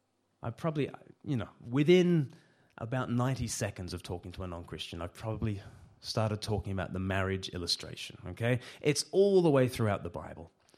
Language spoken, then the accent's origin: English; Australia; now in United Kingdom; As an Australian living in the UK, I'm often reminded of sporting results unbidden.